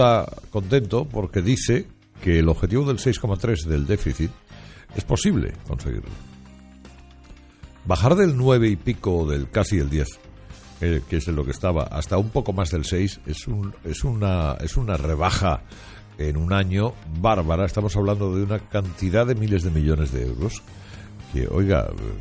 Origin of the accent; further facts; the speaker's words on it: Spain; como los españoles tenemos una pinta de pringar últimamente que nos salimos